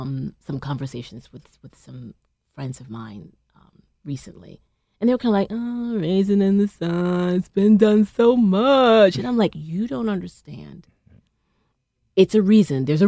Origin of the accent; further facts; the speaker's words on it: Virginia, United States; also born or lived in Brooklyn; I claim Virginia as home, although I was born in Brooklyn.